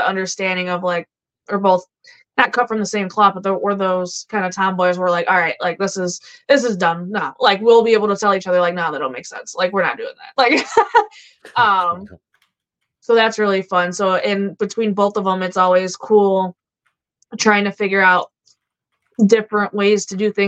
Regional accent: Chicago, Illinois, United States; accent: messed up; I could blame my Bostonian stepfather and my Macedonian grandfather. And then I'm from Chicago, so I'm all jacked up.

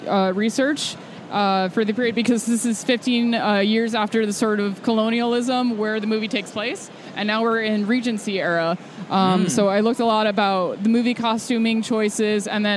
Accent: New York, United States; I grew up on Long Island. This is my first convention I ever went to when I was 12 years old.

